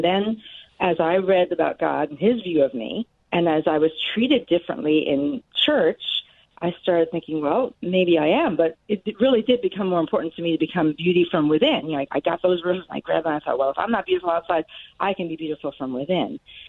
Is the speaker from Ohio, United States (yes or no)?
no; New York City, New York, United States; as a youngster, I grew up in New York City.